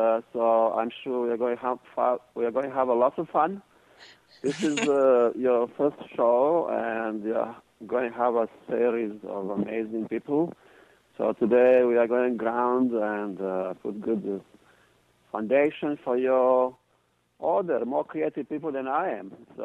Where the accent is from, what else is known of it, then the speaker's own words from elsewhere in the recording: Bosnia & Herzegovina; As you introduced me, I am from Bosnia, and I was born there.